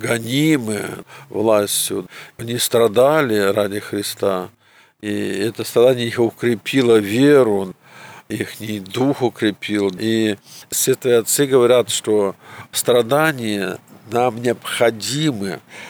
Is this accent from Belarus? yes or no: no; Kazan, Tatarstan, Russia; born there; в Казань, в свою столицу, где я родился когда-то.